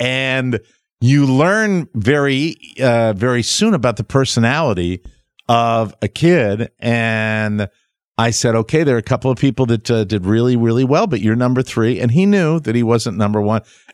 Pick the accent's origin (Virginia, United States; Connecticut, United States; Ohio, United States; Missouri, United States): Connecticut, United States; Glastonbury; Glastonbury, which was my hometown public schools